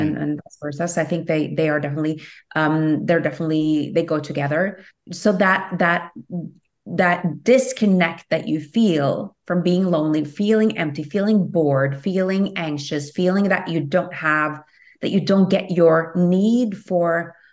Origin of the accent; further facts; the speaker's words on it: Norway; I am Norwegian. I am originally from Norway and now I live here.